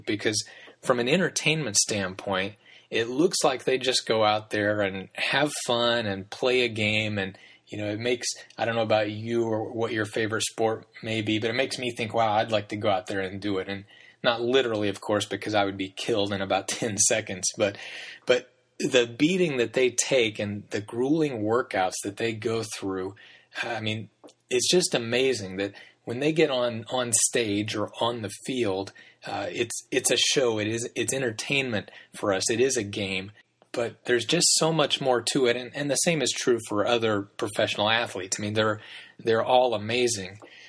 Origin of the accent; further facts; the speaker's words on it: Missouri, United States; even though I grew up in Missouri.